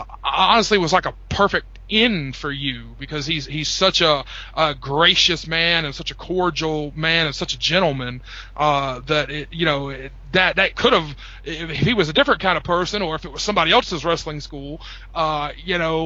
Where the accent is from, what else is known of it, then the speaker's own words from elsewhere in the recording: North Carolina, United States; I'm from North Carolina.